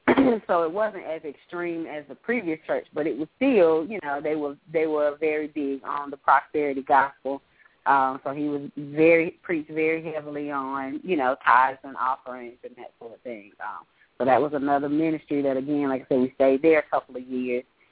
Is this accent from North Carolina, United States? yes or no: yes; Greensboro, North Carolina, United States; we went to another mega church in my hometown in Greensboro.